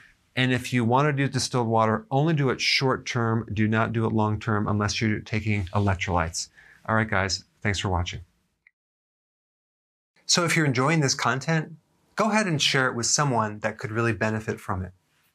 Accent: Wisconsin, United States; Growing up in Wisconsin, we had some incredible well water.

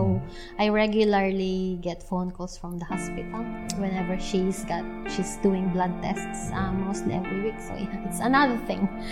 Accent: Calapan, Mimaropa, Philippines; English is a second language; I came from Calapan City in Oriental Mindoro. My mom is from Cagayan Valley, and my dad is from Pantabangan Nueva Ecija. So they met in Calapan, in Oriental.

